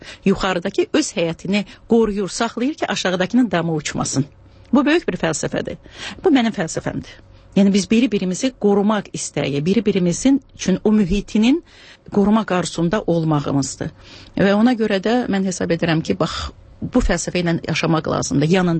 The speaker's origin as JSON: {"language": "Azerbaijani", "town": "Kalbajar", "region": "Kalbajar District", "country": "Azerbaijan", "tie": "born there", "also_born_or_lived": "Shusha", "said": "Şuşa mənim uşaqlığımdır, Şuşa mənim gəncliyimdir. Özüm zatım hərbçi olduğuna görə, Kəlbəcərdə işlədiyinə görə mən Kəlbəcərdə doğulmuşam."}